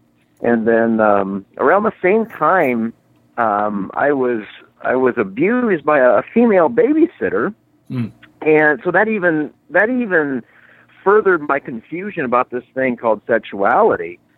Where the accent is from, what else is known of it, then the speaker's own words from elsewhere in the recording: Indiana, United States; I grew up in Indiana and have a brother, and I have a wonderful mom that grew up as a single mom.